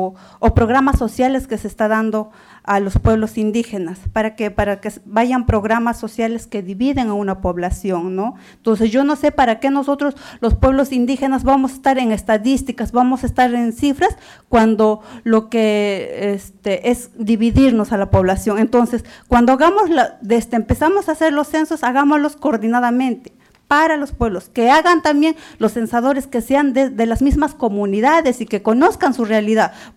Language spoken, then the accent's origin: Spanish; Puno, Peru; Soy de Puno